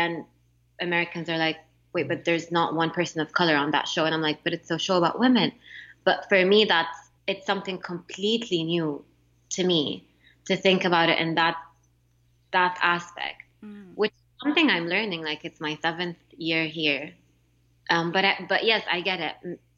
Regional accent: Jeddah, Makkah Province, Saudi Arabia; because I grew up in a place where everyone, most of the people were like me, same religion, same sect even. I grew up in Jeddah.

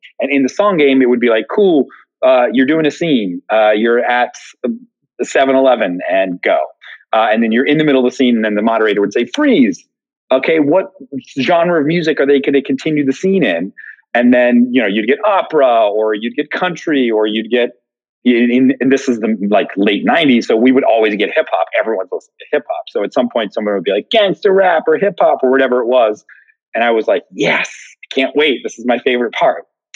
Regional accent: Philadelphia, Pennsylvania, United States; I grew up outside of Philly, and not many Black people are in my neighborhood.

